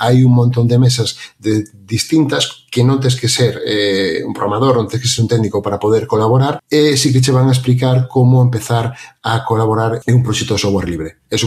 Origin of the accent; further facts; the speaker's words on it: Galicia, Spain; first language Galician; son galego falante de toda a vida